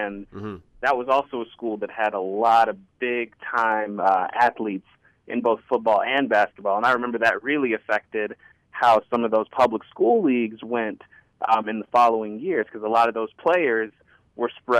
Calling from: Detroit, Michigan, United States; I'm doing well, man. I'm calling from Detroit.

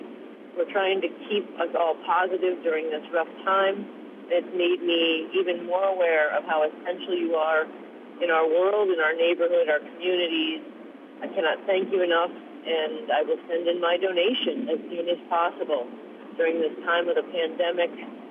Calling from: Northampton, Massachusetts, United States; I'm calling from Northampton, Massachusetts

